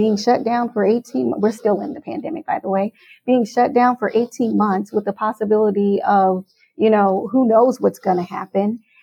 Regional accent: Omaha, Nebraska, United States; I mean, I come from Omaha, Nebraska, where I worked at a performing arts center that presented Broadway shows.

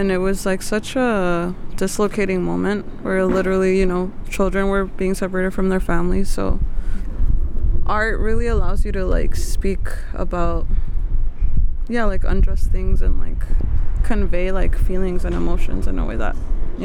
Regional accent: El Paso, Texas, United States; Growing up in El Paso, well, one, it's like a border city, so it doesn't really feel like you're growing up in the United States.

